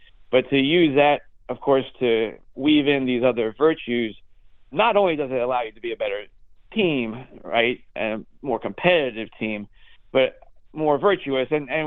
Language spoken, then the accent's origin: English; Washington, District of Columbia, United States; Well, I think you probably know Washington, D.C. for some of the stereotypes, and certainly there are a lot of things about Washington, D.C. that could be distracting about the faith.